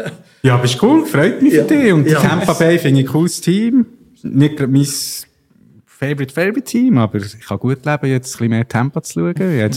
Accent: Austria; Ich bin halt wie er in Safner aufgewachsen.

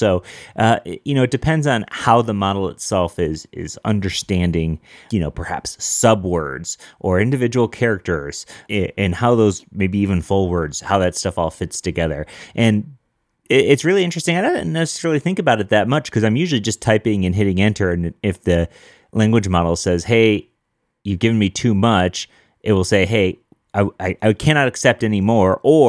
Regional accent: Denver, Colorado, United States; I'm a developer from Denver

